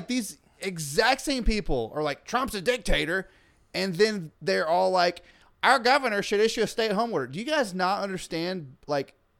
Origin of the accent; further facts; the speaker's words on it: Georgia, United States; because you know I'm from Georgia originally, so I still follow all the Georgia people, my friends, the thought leaders, all my former Rome City commissioners